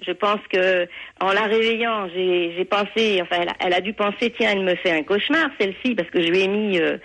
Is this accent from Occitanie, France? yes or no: yes; Canet-en-Roussillon, Occitanie, France; Voilà, je suis de Canet-en-Roussillon